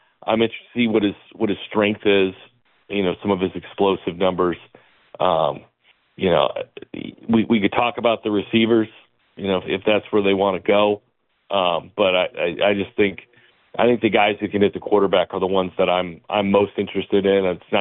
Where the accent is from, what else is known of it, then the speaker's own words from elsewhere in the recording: Chicago, Illinois, United States; And, you know, I mean, growing up in Chicago, there were a handful of youth hockey teams, but there wasn't much.